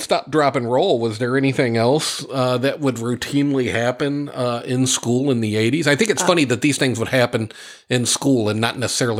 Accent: Midwest, United States; So I grew up in the Midwest, and our lives were obviously different growing up.

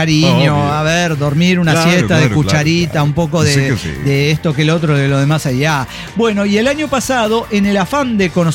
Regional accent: California, United States; born there; Sí, yo nací en California, ¿eh?

